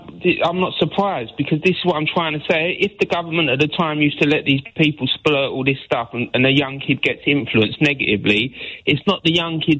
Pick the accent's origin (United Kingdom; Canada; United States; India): United Kingdom; Bethnal Green, London; Yeah, I grew up in Bethnal Green during the 80s, and 2 minutes from Brick Lane